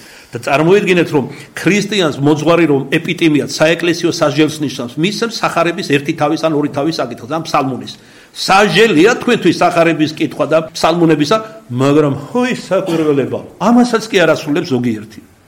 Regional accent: Kartli, Georgia; მაპატეთ ქართლელი ვარ, ჩემს ქართლელობას, ტეტიაობას მიაწერეთ.

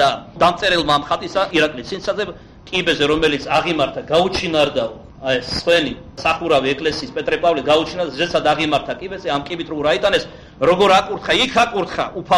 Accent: Kartli, Georgia; მე ვთქარი რომ მეც ქართლელი ვარ

